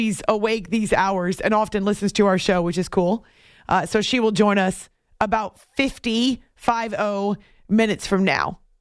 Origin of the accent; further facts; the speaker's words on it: New England, United States; Oh my gosh, growing up in New England, sometimes we would start practice and it would still be temps in the 40s, driving winds in early spring.